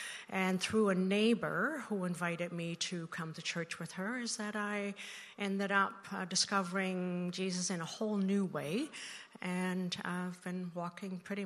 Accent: Netherlands; moved away; also born or lived in Calgary; I was born and raised in Holland as the middle child of five on a small dairy farm in a Catholic family. In 76, I moved to this country and then lived in Calgary for 30 years.

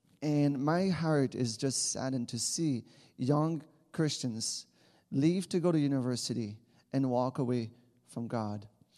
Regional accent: Shawinigan, Quebec, Canada; I grew up in Quebec. Maybe you hear it in my little accent. And in a small town called Shawinigan, if you've heard about Jean Chrétien, we are from the same town.

